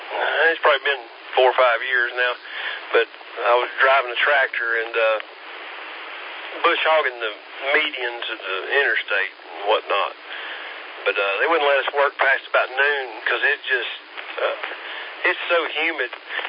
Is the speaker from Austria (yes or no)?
no; Mars Hill, North Carolina, United States; I'm actually from Mars Hill, which is a couple counties over. It's a lot more rural. Well, very rural. I mean, the whole county, there's not even a fast food place ever been in the entire county.